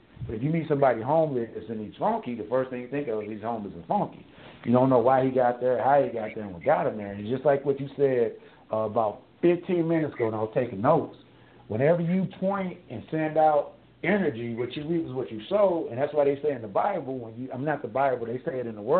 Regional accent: St. Louis, Missouri, United States; born there; I was born in St. Louis, Missouri.

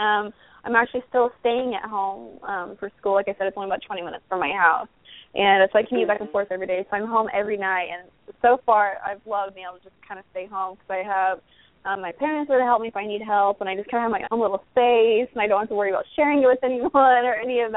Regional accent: Missouri, United States; But yeah, I grew up in Missouri and I grew up doing rodeo.

